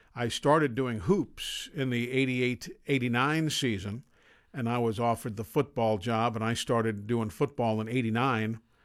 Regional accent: New York City, New York, United States; You know, as a kid growing up in New York City, and being a New York Rangers season ticket holder at Madison Square Garden, and before that, selling peanuts.

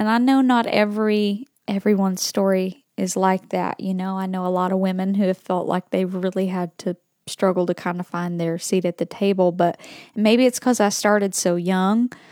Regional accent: Byrdstown, Tennessee, United States; You know, I grew up here in Tennessee, a little town called Byrdstown. There's so much great country, bluegrass, gospel, Americana music in this part of the world.

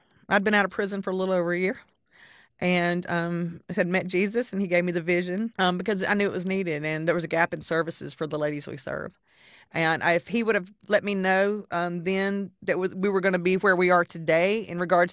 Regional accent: Carrollton, Georgia, United States; also born or lived in Newnan; I was born in Noonan, Georgia, and raised in Carrollton in Atlanta. I was trafficked so much to Birmingham, it became home.

